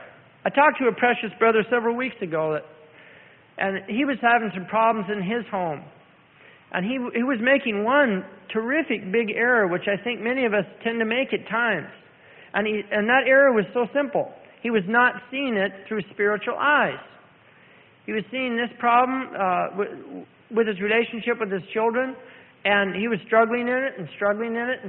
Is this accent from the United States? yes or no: yes; California, United States; now in Seattle, United States; I grew up in Southern California. I didn't know anything about Seattle